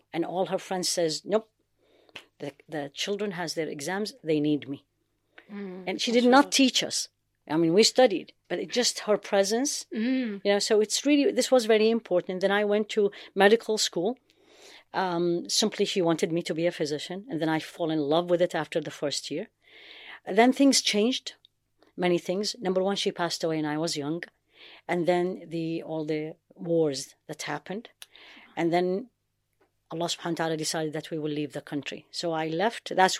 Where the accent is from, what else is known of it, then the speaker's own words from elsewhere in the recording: Baghdad, Baghdad Governorate, Iraq; I grew up in Baghdad, actually.